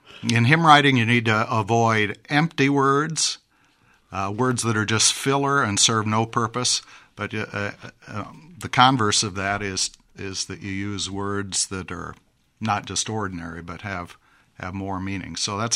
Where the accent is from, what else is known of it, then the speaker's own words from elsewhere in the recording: Iowa, United States; I grew up in Iowa